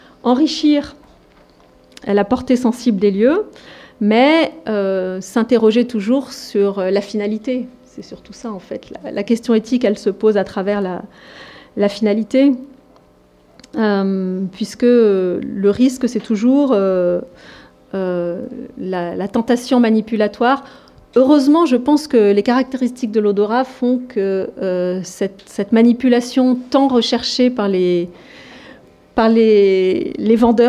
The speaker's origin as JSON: {"language": "French", "country": "France", "said": "En plus, nous sommes Français"}